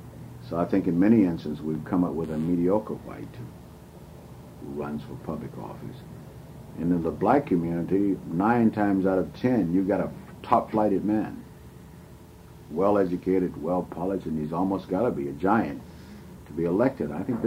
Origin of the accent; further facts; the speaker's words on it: the South, United States; also born or lived in North; I've lived both in the North and the South, and I am a Southerner